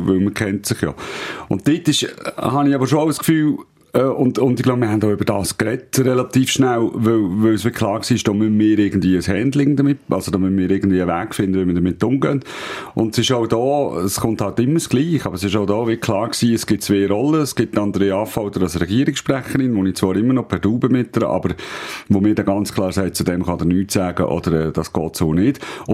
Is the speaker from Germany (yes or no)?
no; Aargau, Switzerland; ich bin aus dem Aargau gekommen, das ist ein grösserer Kanton